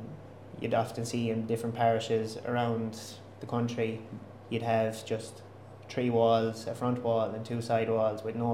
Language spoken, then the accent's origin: English; Ireland; born or raised there